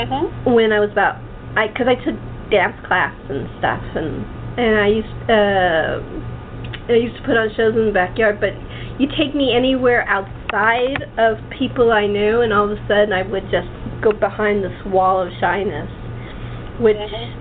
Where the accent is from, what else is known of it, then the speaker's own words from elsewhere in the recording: Los Angeles, California, United States; I was brought up in LA, so it's a little bit different.